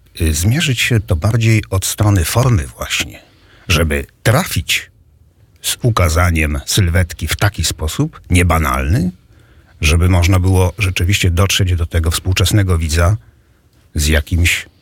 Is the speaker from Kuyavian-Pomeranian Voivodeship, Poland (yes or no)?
no; Wrocław, Lower Silesian Voivodeship, Poland; ponieważ ja jestem z Wrocławia